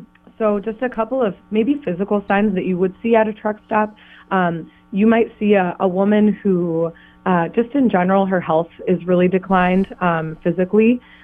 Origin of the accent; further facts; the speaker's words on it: Eau Claire, Wisconsin, United States; So we're from Eau Claire.